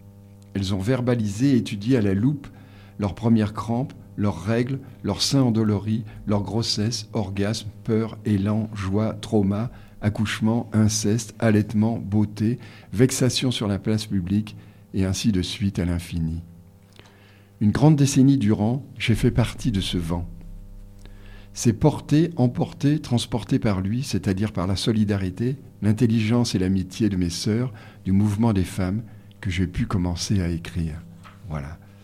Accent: Provence-Alpes-Côte d'Azur, France; entre Toulon et puis chez nous dans le Très-Haut Var et les Basses-Alpes

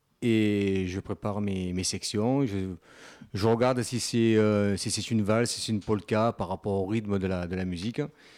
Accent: Marseille, Provence-Alpes-Côte d'Azur, France; Je ne suis pas de Valensol, moi, je suis de Marseille.

